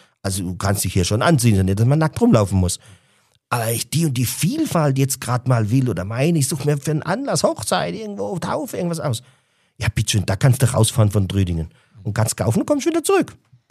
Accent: Wassertrüdingen, Bavaria, Germany; Ich bin aus Wassertrüdingen, kennst du Wassertrüdingen? Nein, kein blassen Schimmer. Wo ist das? So, ja, südlich von Ansbach.

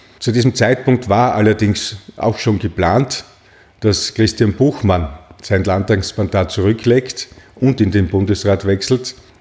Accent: Klagenfurt, Carinthia, Austria; born there; Mein Geburtsort Klagenfurt resultiert einzig und allein aus einem berufsbedingten Aufenthalt meiner Eltern in Kärnten in dieser Zeit. Und 6 Wochen später war ich auch schon wieder in Graz und bin seither in Graz.

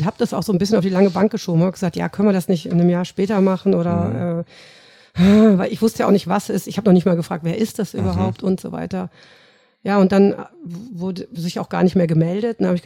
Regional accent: North Rhine-Westphalia, Germany; now in Munich, Germany; Nee, ich komme aus Nordrhein-Westfalen.

